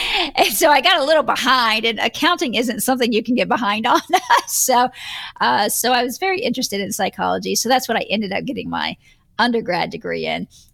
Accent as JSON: {"language": "English", "region": "Texas", "country": "United States", "said": "And I'm from Texas, and I'm an Aries, so I naturally have, you know, just unbridled confidence."}